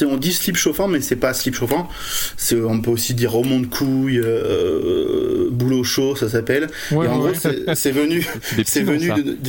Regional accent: Bordeaux, Nouvelle-Aquitaine, France; Moi je suis de Bordeaux

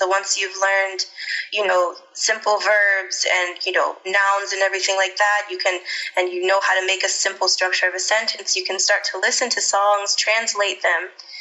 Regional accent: St. Louis, Missouri, United States; So I grew up in St. Louis, Missouri.

